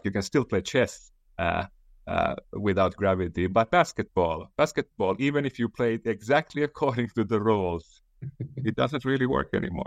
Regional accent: Finland; English is a second language; I'm from Finland

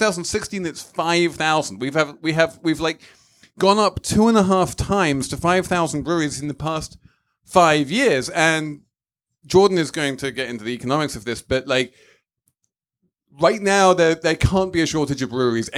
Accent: England, United Kingdom; Now, you know, as an Englishman

